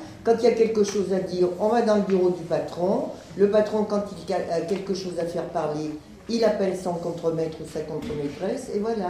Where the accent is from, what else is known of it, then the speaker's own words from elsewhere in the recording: Lyon, Auvergne-Rhône-Alpes, France; Oui, je suis Lyonnaise, oui.